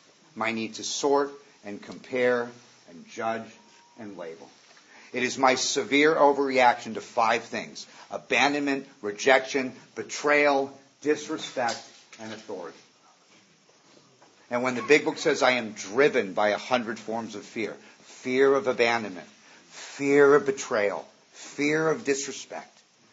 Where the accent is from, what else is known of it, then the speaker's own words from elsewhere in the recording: Malibu, California, United States; I grew up in Malibu. I want a yacht and a Learjet.